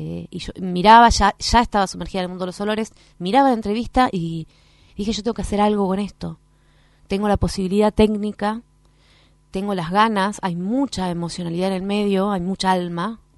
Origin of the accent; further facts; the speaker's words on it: San Miguel de Tucumán, Tucumán, Argentina; accent: Tucumán; now in Bahía Blanca, Argentina; la fisioterapia quedó en Tucumán, yo soy de Tucumán.